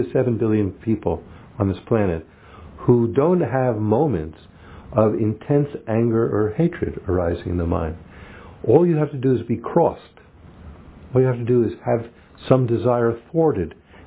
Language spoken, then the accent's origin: English; New Jersey, United States; I grew up in New Jersey, and even then, at that time, I knew that there was a lot of places in the world much more attractive than New Jersey. And eventually moved to California